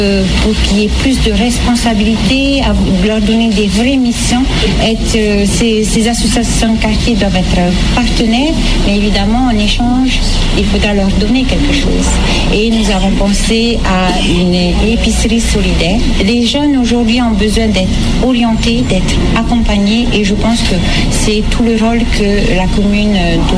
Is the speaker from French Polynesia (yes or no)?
yes; Mahina, Windward Islands, French Polynesia; Je vis à Mahina, j'ai grandi à Mahina.